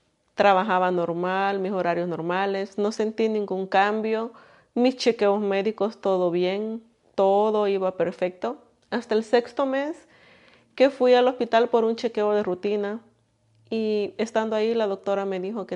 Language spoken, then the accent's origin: Spanish; El Salvador; moved away as an adult; now in United States; Soy salvadoreña. En el 2001 llegué a este país con muchos sueños, con muchas metas